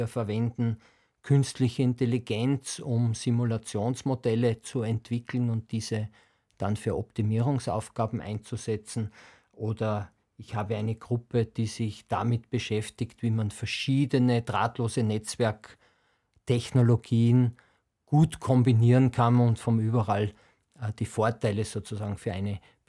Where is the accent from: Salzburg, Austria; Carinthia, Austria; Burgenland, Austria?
Salzburg, Austria; also born or lived in Vienna / United States; Ich komme ursprünglich aus Salzburg, bin dann nach Wien an die TU gegangen, habe Elektrotechnik studiert. Von dort hat es mich nach Amerika gezogen